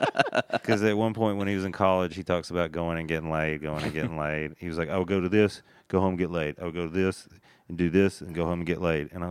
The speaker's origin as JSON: {"language": "English", "region": "Tennessee", "country": "United States", "said": "Well, I was from Tennessee, so there was no team there."}